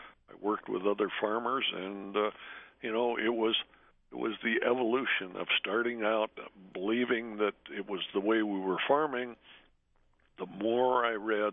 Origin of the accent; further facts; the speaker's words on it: Montana, United States; But, you know, here I was from Montana. I'd rather be caught riding a stolen horse than admitting to somebody I was thinking about becoming a vegetarian.